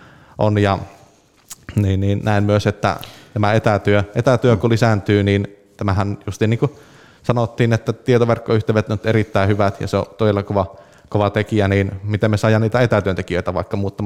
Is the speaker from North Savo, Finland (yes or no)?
no; Ylivieska, North Ostrobothnia, Finland; Joo, Ylivieskastahan mä oon kotoisin, ja en kauas ole muuttanut